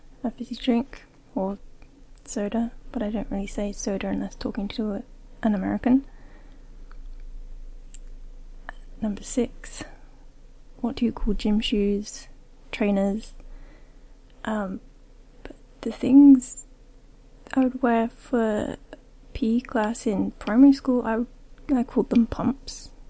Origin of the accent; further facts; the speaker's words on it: England, United Kingdom; accent: English; Yes, but I don't know what it is, apart from just being English. My accent has changed.